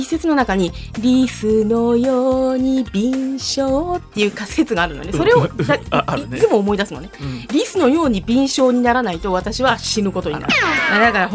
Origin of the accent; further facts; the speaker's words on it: Ibaraki, Japan; でも上京してなければ茨城にいたわけだから